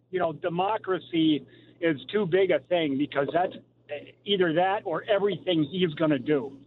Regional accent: Massachusetts, United States; you know, I'm from Massachusetts, and I hate to say it, but I don't feel like my vote counts for the presidency.

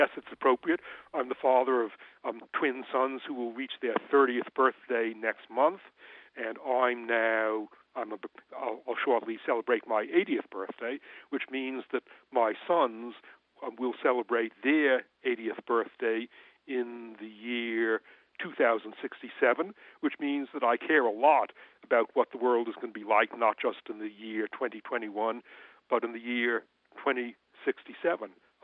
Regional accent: United States; I grew up in the United States, and so I acquired the usual American views

